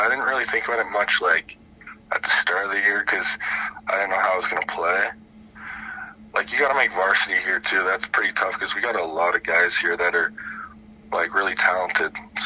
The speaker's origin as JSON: {"language": "English", "town": "Newmarket", "region": "Ontario", "country": "Canada", "tie": "born or raised there", "said": "Not in Toronto. I grew up in Newmarket, but yeah, I always loved Toronto."}